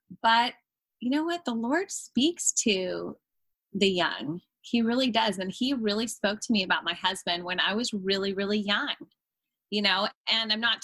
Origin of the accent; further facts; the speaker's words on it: Canada; now in California, United States; because I'm from Canada, he's from here in California.